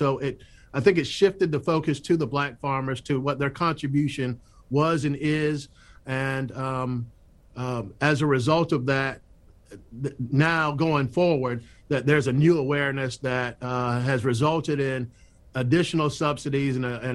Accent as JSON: {"language": "English", "region": "Florida", "country": "United States", "tie": "born or raised there", "also_born_or_lived": "Panama", "said": "growing up in Florida and coming to this country from Panama, I knew nothing about the plight of these Black farmers."}